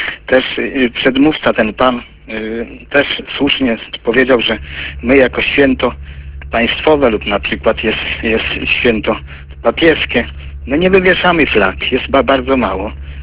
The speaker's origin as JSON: {"language": "Polish", "town": "Łuków", "region": "Lublin Voivodeship", "country": "Poland", "said": "Ja z Łukowa."}